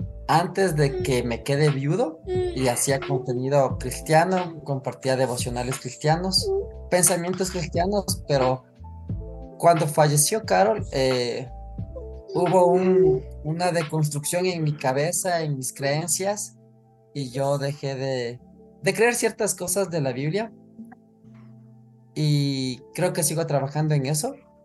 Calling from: Quito, Pichincha, Ecuador; Les saludo desde Quito, Ecuador. Tengo 39 años

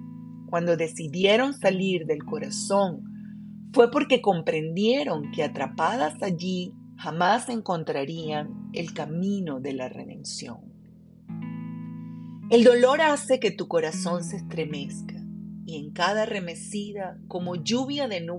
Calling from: Caracas, Capital District, Venezuela; te saludo con mucho cariño desde Caracas, Venezuela.

